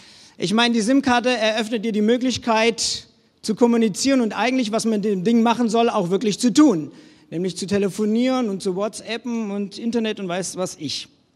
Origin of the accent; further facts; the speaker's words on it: West Germany, Germany; ich als Wessi in den Osten komme ja mit was Gutem